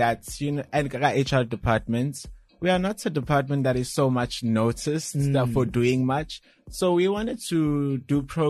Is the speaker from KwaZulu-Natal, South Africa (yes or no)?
yes; Durban, KwaZulu-Natal, South Africa; Well, I am from here, Valley, Durban, born and raised. I'm from Essenwood. It's a small suburb near Overport in central Durban.